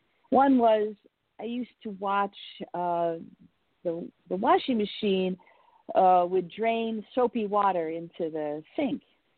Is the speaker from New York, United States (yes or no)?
yes; Endicott, New York, United States; I grew up in Endicott, New York, and we used to drive to Binghamton a lot.